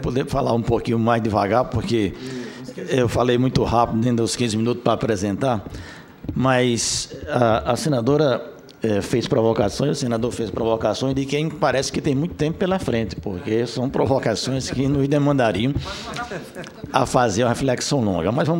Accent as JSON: {"language": "Portuguese", "region": "Northeast Region", "country": "Brazil", "said": "lá no Nordeste, de onde eu venho, senadora, que é bem diferente"}